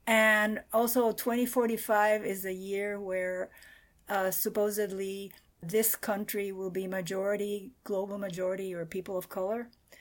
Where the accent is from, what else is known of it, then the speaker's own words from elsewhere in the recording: Cuba; growing up in Cuba